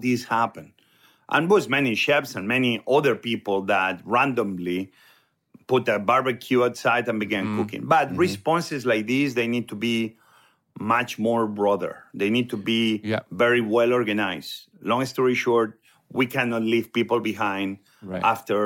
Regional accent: Barcelona, Catalonia, Spain; moved away as an adult; now in Washington, United States; I think it's the first time I saw inequality beyond what I ever saw where I grew up in Barcelona.

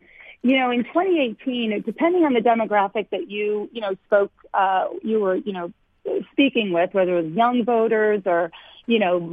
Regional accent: Lowell, Massachusetts, United States; I mean, look, I grew up in Lowell in a working-class family

